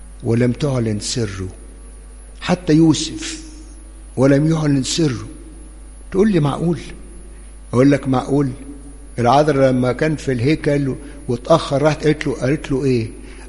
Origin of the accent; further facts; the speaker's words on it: Upper Egypt, Egypt; هي في فلسطين زي ما عندنا في الصعيد وفي الفلاحين يقول له يابا، يا ابا، يا ابويا،